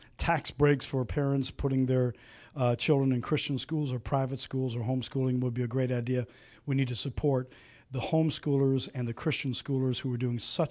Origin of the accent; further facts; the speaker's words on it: Canada; now in United States; I am an American citizen by choice, not by birth. I was born and raised in Canada, came to America the legal way, the expensive way, through lawyers and fees and thousands of dollars, and eventually got a green card and became a citizen